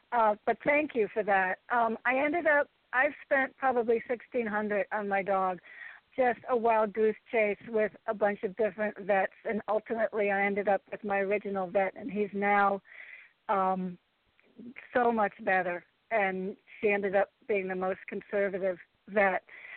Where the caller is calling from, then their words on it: Connecticut, United States; Connecticut.